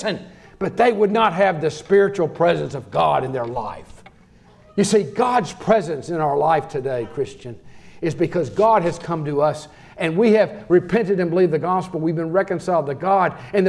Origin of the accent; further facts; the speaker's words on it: United States; I came from America as an evangelist to tell you that I'm a sinner and I have no hope.